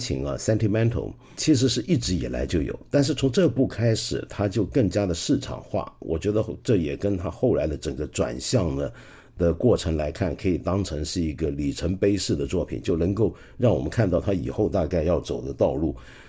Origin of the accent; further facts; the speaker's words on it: Hong Kong; 那我作为一个香港人看来格外有感受